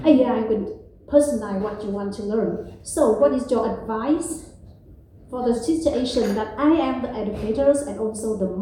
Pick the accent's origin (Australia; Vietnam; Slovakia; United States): Vietnam; English is a second language; Hi, I feel very interested with your presentation, and … from Vietnam, and I'm an educator